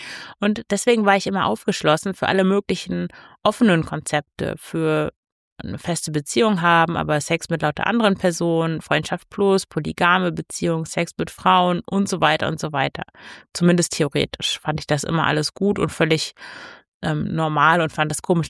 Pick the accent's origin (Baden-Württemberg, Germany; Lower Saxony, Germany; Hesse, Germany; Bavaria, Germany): Lower Saxony, Germany; ich komme ja aus dem Emsland, da war nicht viel los.